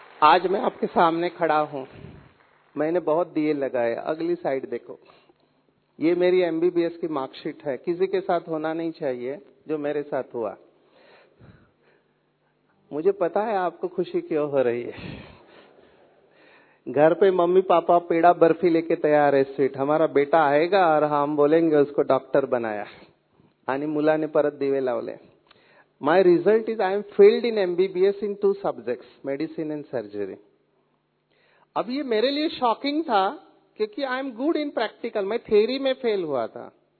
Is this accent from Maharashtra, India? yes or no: yes; Mumbai, Maharashtra, India; first language Marathi; Hindi is a second language; I am from Mumbai. I am born and brought up from a slum area of. मैं झोपड़पट्टी में बड़ा हुआ हूँ. मेरे माँ बाप पढ़े लिखे नहीं है. Till 10th standard I studied in Marathi, which is my mother tongue.